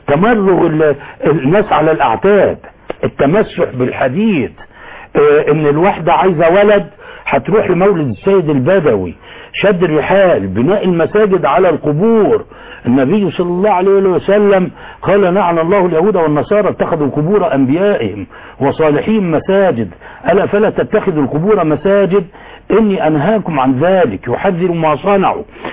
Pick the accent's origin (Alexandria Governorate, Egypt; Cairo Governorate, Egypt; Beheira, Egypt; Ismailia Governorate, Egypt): Alexandria Governorate, Egypt; Alexandria; عندنا في اسكندرية